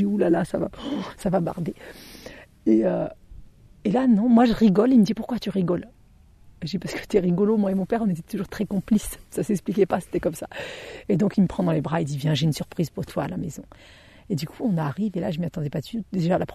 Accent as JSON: {"language": "French", "region": "Occitanie", "country": "France", "tie": "born or raised there", "moved": "yes", "said": "c'est à ce moment-là finalement que j'ai quitté l'Ariège, ces montagnes et cette autarcie, parce que même si j'ai eu le premier appartement, au départ de mon apprentissage, j'étais chez mes parents"}